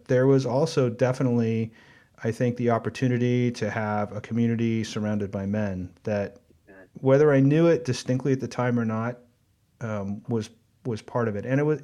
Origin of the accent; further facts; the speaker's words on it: Moraga, California, United States; I grew up in Moraga